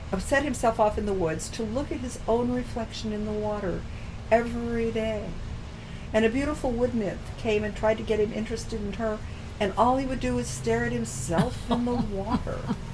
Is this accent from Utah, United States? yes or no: yes; Utah, United States; I come from Utah where people are still named Garland